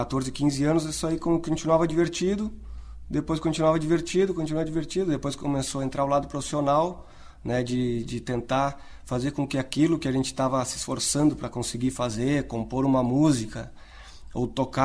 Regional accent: Porto Alegre, Rio Grande do Sul, Brazil; Nasci em Porto Alegre.

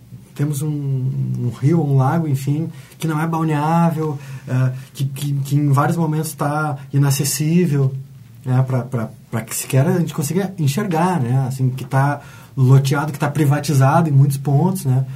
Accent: Porto Alegre, Rio Grande do Sul, Brazil; eu pelo menos sou porto-alegrense

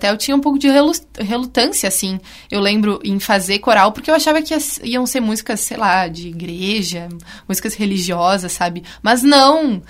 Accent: Carlos Barbosa, Rio Grande do Sul, Brazil; now in Porto Alegre, Brazil; Não, eu sou de Carlos Barbosa, na Serra Gaúcha.

